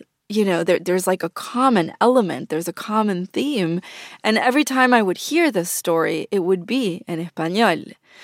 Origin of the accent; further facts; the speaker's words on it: Argentina; like Lionel Messi, I am from Argentina, and I'm very soccer-obsessed. Soccer was a part of my life growing up.